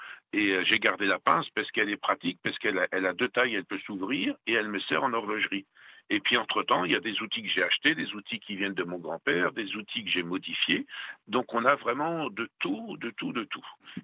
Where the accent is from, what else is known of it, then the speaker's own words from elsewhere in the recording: France; now in Switzerland; moi je viens de France, mais enfin quand je suis arrivé dans le canton de Neuchâtel, il y a 40 ans